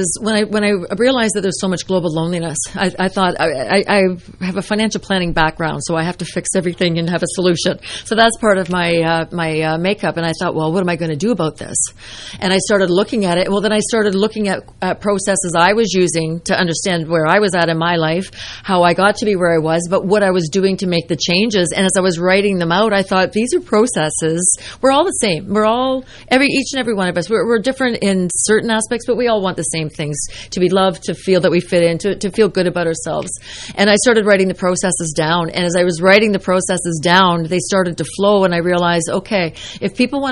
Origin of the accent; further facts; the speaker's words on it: Ontario, Canada; As you said, I'm from Ontario, Canada